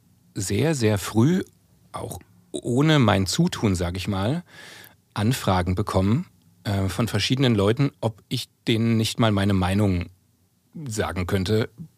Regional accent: Saxony-Anhalt, Germany; ich habe dir eben erzählt, dass ich aus Sachsen-Anhalt komme und dass ich einen keinen Berliner Akzent habe, aber dass man sehr viel Icke und sowas bei mir auch sagt.

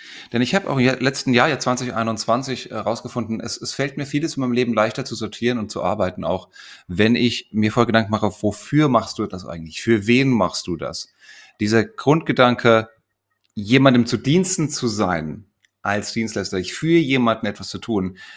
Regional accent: Frankfurt, Hesse, Germany; als Frankfurter Bub, Gude.

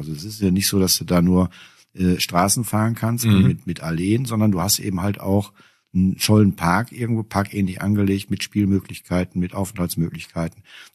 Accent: Diez, Rhineland-Palatinate, Germany; born there; Dietz an der Lahn.

